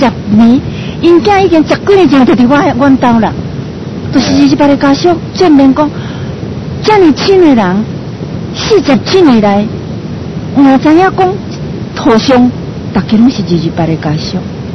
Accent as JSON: {"language": "Chinese", "region": "Fujian", "country": "China", "said": "我是福建人"}